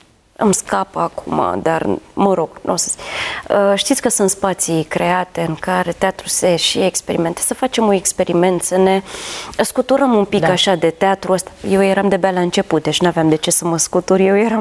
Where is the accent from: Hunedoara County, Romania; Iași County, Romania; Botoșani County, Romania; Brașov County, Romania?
Botoșani County, Romania; Botoșani; eu sunt din Botoșani și...